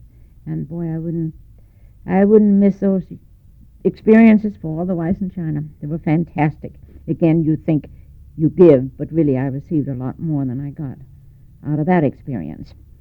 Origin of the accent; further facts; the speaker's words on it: Odense, Southern Denmark, Denmark; And I came from Odense.